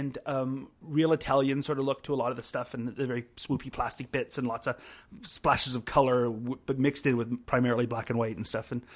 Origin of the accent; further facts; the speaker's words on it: Canada; I'm Canadian, so I'm in favor of beer.